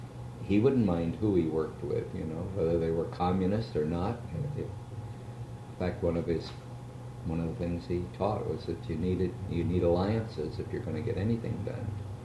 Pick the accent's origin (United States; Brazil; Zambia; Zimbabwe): United States; San Jose, California; No, born and raised in San Jose.